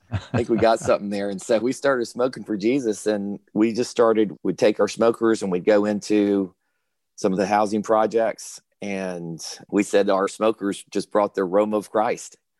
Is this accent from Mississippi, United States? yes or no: no; Texas, United States; Well, I'm a Texan, and I think it's just in our blood to smoke meat.